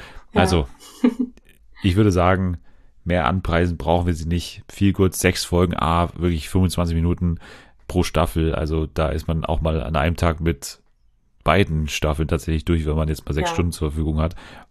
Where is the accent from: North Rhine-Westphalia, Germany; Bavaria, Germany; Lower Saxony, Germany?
Bavaria, Germany; Munich; ich komme doch aus München